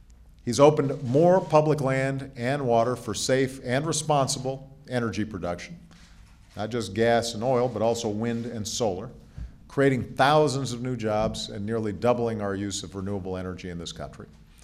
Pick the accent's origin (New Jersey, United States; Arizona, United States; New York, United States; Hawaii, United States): Hawaii, United States; born there; Because it seems like it'd be cold. And I was born in Hawaii.